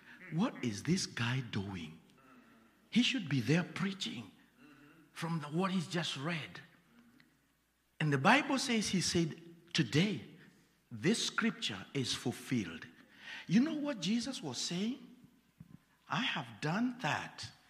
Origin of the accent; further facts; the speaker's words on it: Kenya; I didn't even say I come from Kenya because I was scared. I come from Africa.